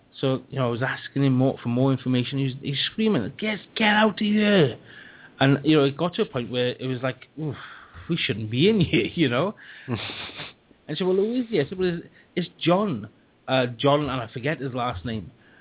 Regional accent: Wales, United Kingdom; You know, I'm being a Welsh man

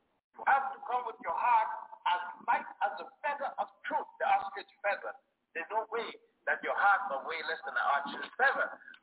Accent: Puerto Rico; also born or lived in Virgin Islands; I grew up in the Caribbean, Puerto Rico, the Virgin Islands.

